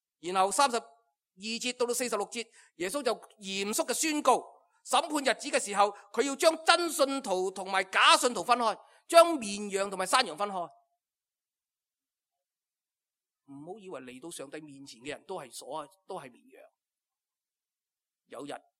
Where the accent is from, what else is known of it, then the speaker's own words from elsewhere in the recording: Hong Kong; 都系我哋香港人好中意去嘅地方